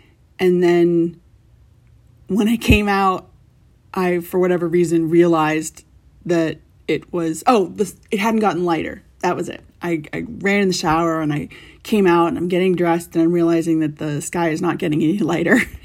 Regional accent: East Coast, United States; I think it's no secret that I'm originally from the East Coast

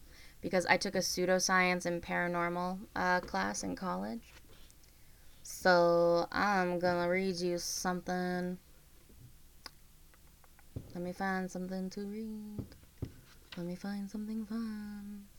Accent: Canada; I am from Canada. The land of snow and coldness.

